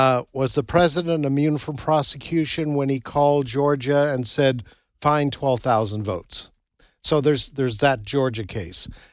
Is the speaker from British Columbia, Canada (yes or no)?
no; Nova Scotia, Canada; I come from the East Coast, Nova Scotia. Beautiful province there.